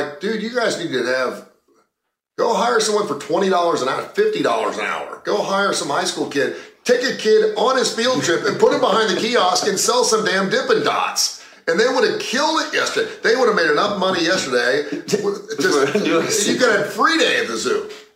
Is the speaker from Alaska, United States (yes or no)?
no; Cincinnati, Ohio, United States; Now, I came from Cincinnati.